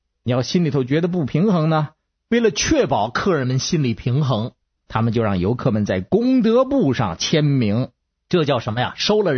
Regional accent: Beijing, China; 我是北京的…

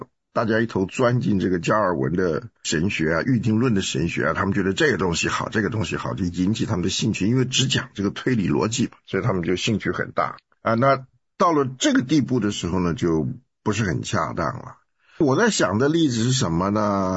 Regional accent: China; 我们中国人很坏的一个习惯呢，就是看了一点东西，马上下个结论。

